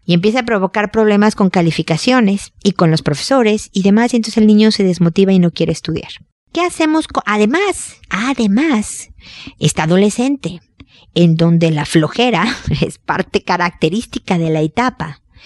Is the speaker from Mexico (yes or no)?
yes; Mexico; como buenos mexicanos a veces son zanahorias y pepinos con limón y chile en polvo